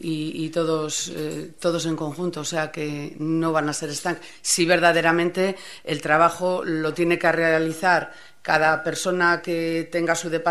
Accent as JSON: {"language": "Spanish", "town": "Laredo", "region": "Cantabria", "country": "Spain", "said": "que como somos de Laredo, ¿no? Pues a muy buen puerto hemos llegado."}